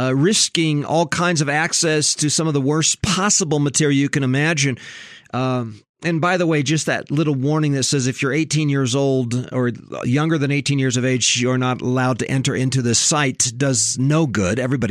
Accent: Japan; I grew up on Sandlots, actually mostly in Japan because we were missionary kids.

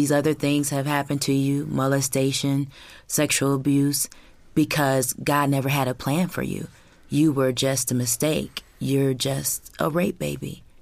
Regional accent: Michigan, United States; I'm from Michigan.

